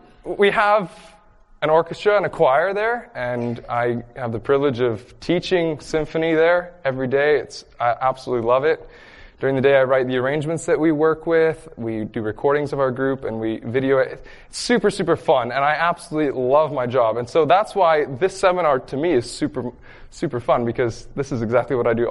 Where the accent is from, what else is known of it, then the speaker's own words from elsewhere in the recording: Canada; Dad was American, and we grew up in Canada